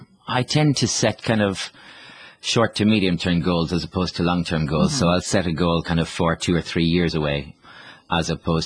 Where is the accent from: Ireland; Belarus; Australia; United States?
Ireland; the island that I grew up in Ireland, was the centre for the immigration at the during the famine time.